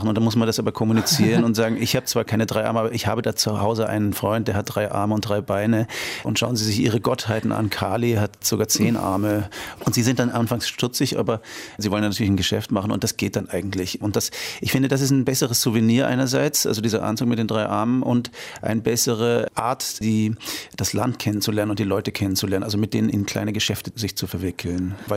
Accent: Lüneburg, Lower Saxony, Germany; Also ich bin geboren in Norddeutschland, also komme aus Lüneburg

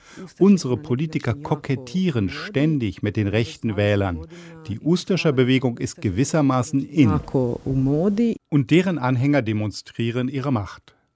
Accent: Croatia; Ich bin Kroate, der im Kroatienkrieg auf kroatischer Seite gekämpft hat.

